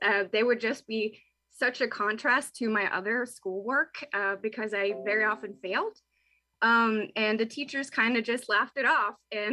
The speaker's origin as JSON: {"language": "English", "country": "Norway", "tie": "born or raised there", "said": "I'm 29 now and only really got diagnosed a couple years ago at 27. And growing up in Norway, we were, you know, I'm from a very small part of a very small town."}